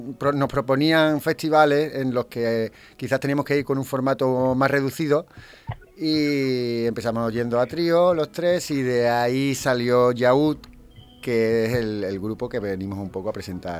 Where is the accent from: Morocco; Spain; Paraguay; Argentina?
Spain; Seville, Andalusia; Yo soy de Sevilla